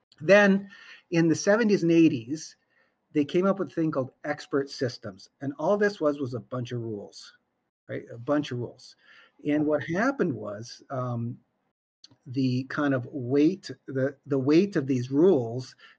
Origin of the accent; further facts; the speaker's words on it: Canada; now in United States; So a bit about me, like, so I come from Canada, but now I'm a full-fledged American